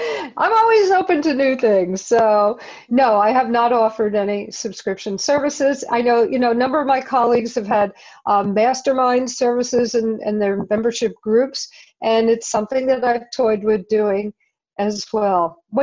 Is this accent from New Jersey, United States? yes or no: no; New York, United States; I grew up 15 miles outside of New York, and I was a pretty crazy person.